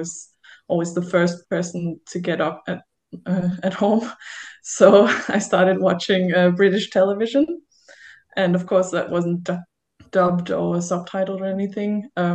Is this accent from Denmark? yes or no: yes; Denmark; now in Berlin, Germany; I'm originally from Denmark, but I live in Berlin.